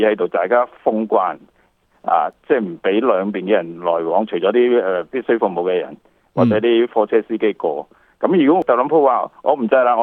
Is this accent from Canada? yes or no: yes; Canada; 因为我哋加拿大人本身咧都系比较讲嗰、那个即系、就是、容忍啊、宽容啊